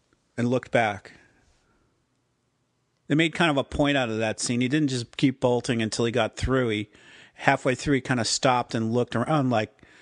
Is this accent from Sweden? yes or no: no; Midwest, United States; I'm from the Midwest, that's how they and we speak.